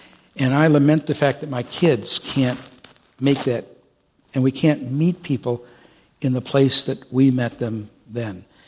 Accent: Detroit, Michigan, United States; And I said, "Yeah, I'm from Detroit. My dad told me to be polite.

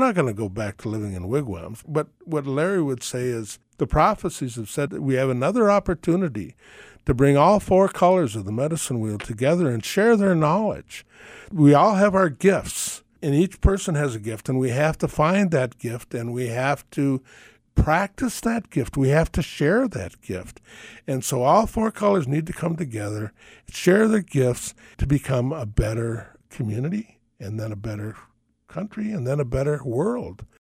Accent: Ireland; I think we're all primally tribal people, if you go back far enough. I'm Irish. You only got to go back 1,000 years or so before you're a tribal person.

